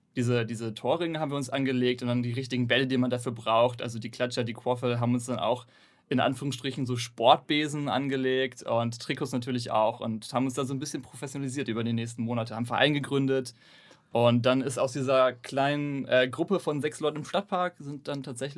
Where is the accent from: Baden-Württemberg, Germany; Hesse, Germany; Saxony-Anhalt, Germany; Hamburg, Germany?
Hamburg, Germany; Ich bin 23 Jahre alt, bin Hamburger